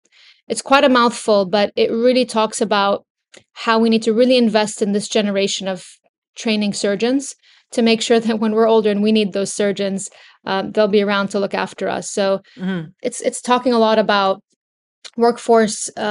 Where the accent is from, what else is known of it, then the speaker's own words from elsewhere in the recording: California, United States; I had a bit of growing up in California, but not like that.